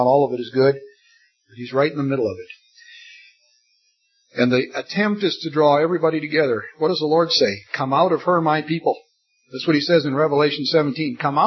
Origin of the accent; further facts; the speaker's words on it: Scotland, United Kingdom; But I'm a Scotsman.